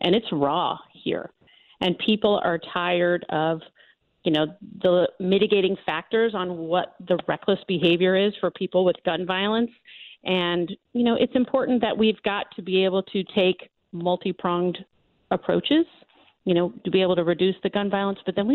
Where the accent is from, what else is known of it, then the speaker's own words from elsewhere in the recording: Decatur, United States; We need to, you know, Decatur, it's my hometown.